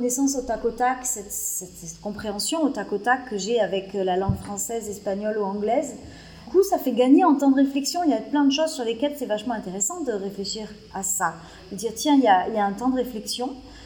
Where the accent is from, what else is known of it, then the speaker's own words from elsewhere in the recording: Aix-en-Provence, Provence-Alpes-Côte d'Azur, France; En France, je viens de la région de Marseille, d'Aix-en-Provence, Marseille. L'arrière-pays aixois. Le dernier endroit où j'ai vécu, ça c'est un petit village qui s'appelait Vernègue.